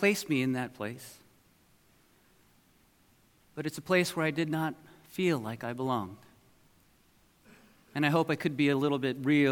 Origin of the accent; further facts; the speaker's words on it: New Jersey, United States; also born or lived in Toronto, Canada; as a Korean North American, and I say North American because, in fact, I was born in Toronto, Canada. Woohoo! But I lived in the majority of my life in the great state of New Jersey.